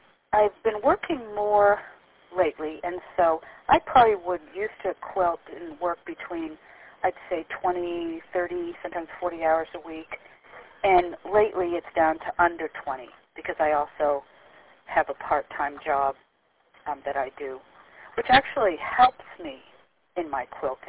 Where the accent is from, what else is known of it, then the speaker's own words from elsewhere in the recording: New Hampshire, United States; because I grew up in New Hampshire, and because of the colonial aspects of living in New Hampshire